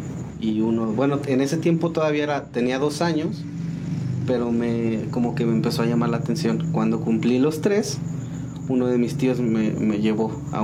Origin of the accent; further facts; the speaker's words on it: Metepec, State of Mexico, Mexico; Metepec, Estado de México.